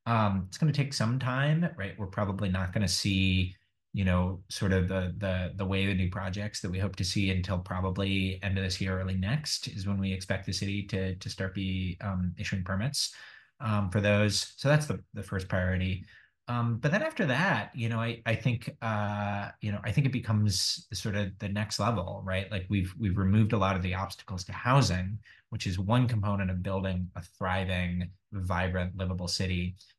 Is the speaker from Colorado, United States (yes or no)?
yes; Boulder, Colorado, United States; also born or lived in Cambridge / Washington, District of Columbia, United States / Berkeley; now in Sacramento, United States; so I grew up in Boulder, Colorado. And I've lived in Cambridge, Massachusetts, Washington, DC, Berkeley, California, and then here in Sacramento.